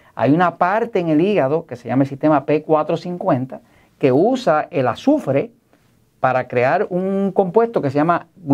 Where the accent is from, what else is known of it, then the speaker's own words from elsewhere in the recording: Puerto Rico; yo soy de Puerto Rico, soy parte de Estados Unidos